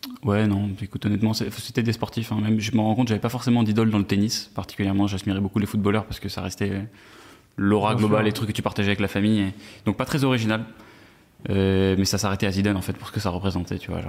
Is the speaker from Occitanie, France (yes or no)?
no; Versailles, Île-de-France, France; j'ai grandi à Versailles déjà, moi. Donc, avec tout son lot de stéréotypes qui sont en grande partie vrais, pour toute la partie... C'est une ville qui est très religieuse, tu vois. Où tu vas à la messe.